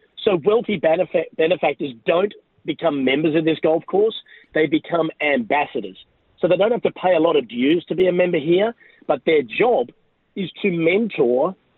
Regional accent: Australia; being an Australian

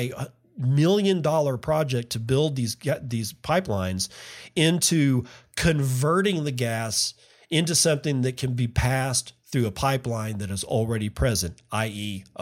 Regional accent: Texas, United States; I'm like just south of the Anadarko petroleum basin, and I grew up in the Permian basin

